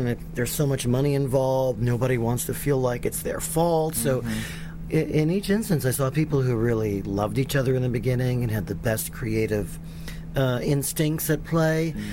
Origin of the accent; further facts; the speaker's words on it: New York, United States; You know, I was from New York, and I just thought I'm going to go back to New York